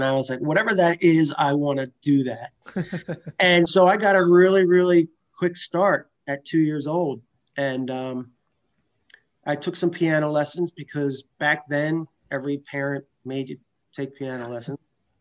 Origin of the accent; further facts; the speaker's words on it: Marlton, New Jersey, United States; also born or lived in West Chester, Pennsylvania; now in Santa Clarita, United States; Half of my childhood was in Marlton, New Jersey, and the other half was in Westchester.